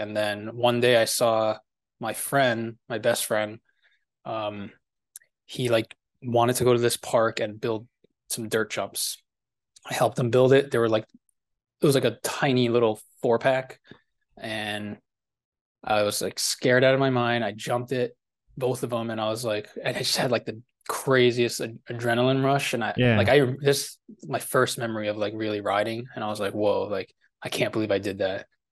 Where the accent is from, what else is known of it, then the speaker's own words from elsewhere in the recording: New Jersey, United States; So born and raised in New Jersey. I got into BMX, I guess in fifth grade first. So when I was like maybe 11.